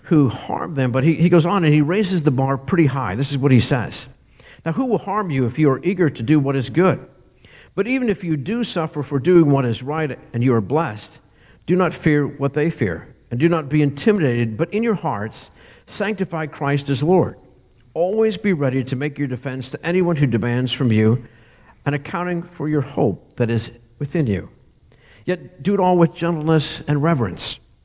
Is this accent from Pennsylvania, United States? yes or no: yes; Pennsylvania, United States; In fact, I'm from Northwest Pennsylvania. That's where I grew up, and I grew up as a Steelers fan.